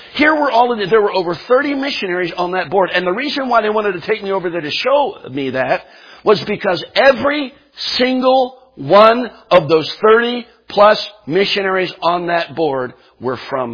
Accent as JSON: {"language": "English", "region": "Pennsylvania", "country": "United States", "tie": "born or raised there", "said": "I was in a large church up south of Philadelphia where I grew up in Pennsylvania."}